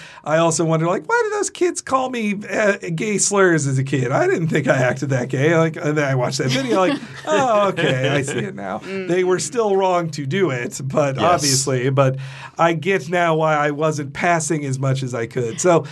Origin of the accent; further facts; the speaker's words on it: the South, United States; also born or lived in Florida; And I have to say, as a Southerner, I could identify with this the way people look down on you from an accent.